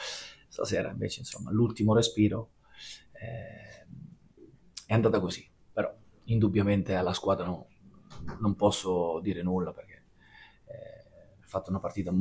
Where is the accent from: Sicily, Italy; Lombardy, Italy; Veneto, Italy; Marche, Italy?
Marche, Italy; Grottammare; sai bene che ad Ascoli mi hanno sempre detto pesciaro, tra virgolette, no? Perché sono di Grotta a Mare.